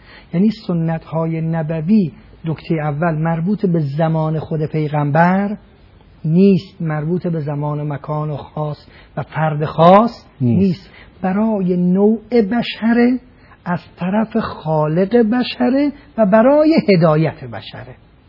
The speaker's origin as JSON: {"language": "Persian", "town": "Mashhad", "region": "Razavi Khorasan", "country": "Iran", "said": "که ما مشهدی هستیم،"}